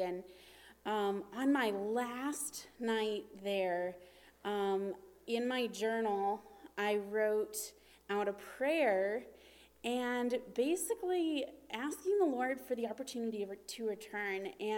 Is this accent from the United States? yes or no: yes; West Virginia, United States; I grew up in West Virginia. And the roads we were on are like the roads to get to my grandparents' house.